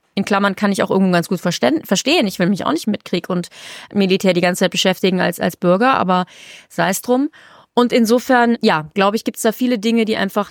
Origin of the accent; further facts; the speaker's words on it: Aachen, North Rhine-Westphalia, Germany; born there; Ich bin ja ein Millennial, ne? Und ich bin eben 87 in Deutschland geboren, in Aachen, also westlicher geht's gar nicht mehr. Und bin eben aufgewachsen sehr in dieser Zeit der 90er und 2000er